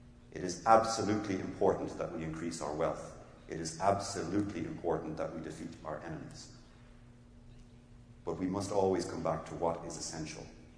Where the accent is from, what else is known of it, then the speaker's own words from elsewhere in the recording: Ireland; I grew up in Ireland, and when growing up, we were always told, never talk about religion and politics at the dinner table.